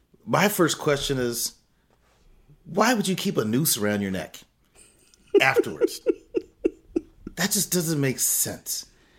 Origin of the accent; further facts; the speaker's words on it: San Antonio, Texas, United States; You know, I grew up in San Antonio, and I think I was in second or third grade when it snowed 13 inches in San Antonio.